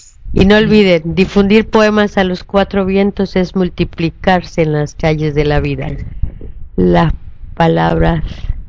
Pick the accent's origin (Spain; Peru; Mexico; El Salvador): Mexico; Mérida, Yucatán; de aquí, de donde yo soy, de Mérida